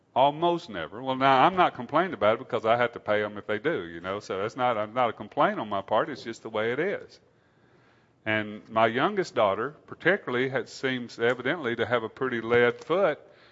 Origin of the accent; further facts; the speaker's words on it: United States; because I grew up in America, that I felt that way.